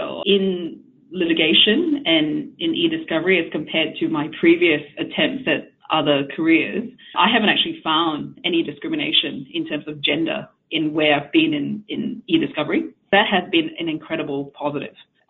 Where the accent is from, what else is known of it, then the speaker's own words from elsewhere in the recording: Australia; also born or lived in Singapore; Okay, so I moved from Singapore, which is a busy Asian city, to a country town in rural Australia in late 80s.